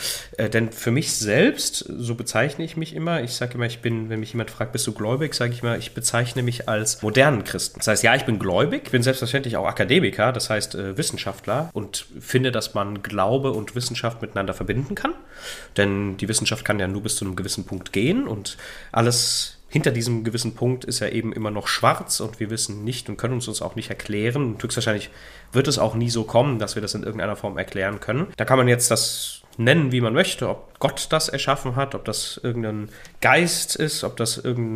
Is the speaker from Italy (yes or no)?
yes; Italy; weil ich auch sehr gläubig aufgewachsen bin, also in einem sehr gläubigen Haushalt. Zum einen natürlich klar, als Italiener dem Katholizismus eben zugeneigt